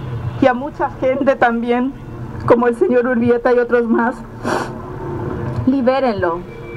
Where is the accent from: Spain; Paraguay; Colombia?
Paraguay